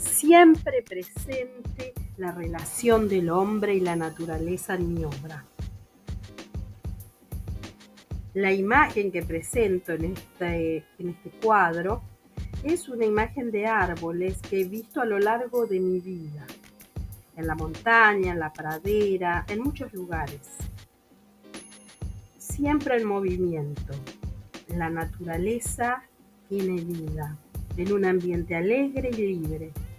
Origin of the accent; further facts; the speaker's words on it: French Guiana; Soy de Guyana Francesa y me motiva la supervivencia de la naturaleza.